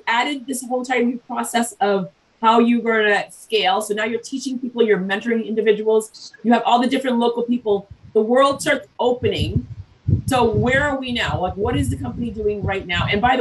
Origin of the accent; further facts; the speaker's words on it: Brooklyn, New York, United States; born there; I was born in Brooklyn